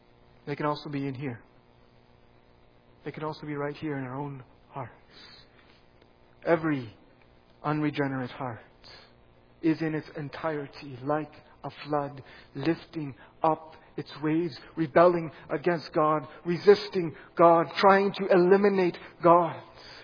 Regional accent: British Columbia, Canada; I grew up in the Fraser Valley in BC.

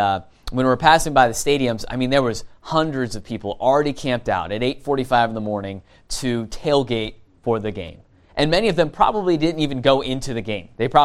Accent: Fairless Hills, Pennsylvania, United States; we're from Fairless Hills, Pennsylvania, about an hour north of here.

